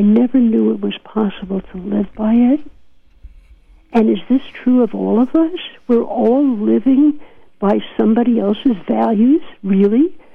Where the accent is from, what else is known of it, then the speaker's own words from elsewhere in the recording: New York, United States; accent: New York; now in California, United States; I hear my New York accent coming back. Yeah. It's been 45 years I've been out here in California, and I'm starting to talk like a New Yorker